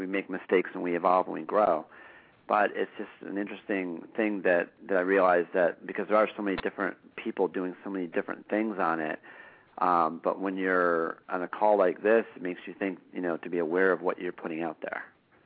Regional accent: Glencoe, Illinois, United States; And, that's right, I'm from Chicago.

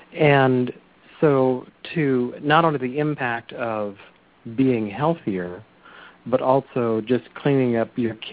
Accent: California, United States; I remember as a kid I grew up around the Salinas Valley

